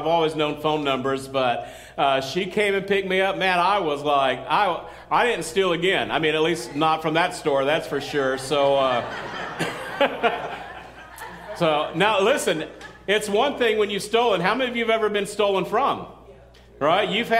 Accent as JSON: {"language": "English", "town": "Midland", "region": "Texas", "country": "United States", "tie": "born or raised there", "said": "and I grew up in West Texas in Midland, and I don't even know how old I was, like 7 or 8 or something like"}